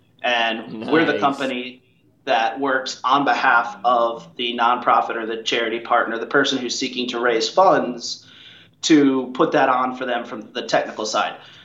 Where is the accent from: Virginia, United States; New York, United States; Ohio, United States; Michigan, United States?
New York, United States; New Paltz; I grew up in New Paltz, New York, which is, home of the Gunks, which is a trad climbing kind of mecca, and didn't climb.